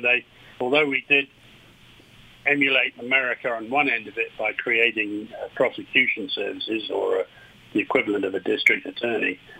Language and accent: English; Ireland; I'm Irish, I would love it too.